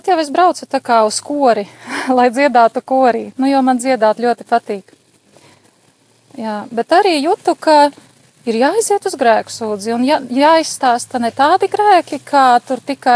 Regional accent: Ilūkste, Augšdaugava Municipality, Latvia; Esmu no Ilūgstes.

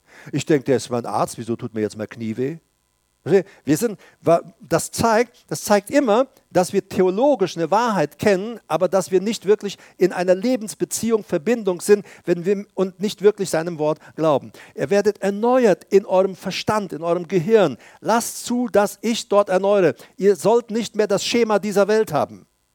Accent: Paraguay; ich komme aus Paraguay, da gab es keine elektrische Waschmaschine damals.

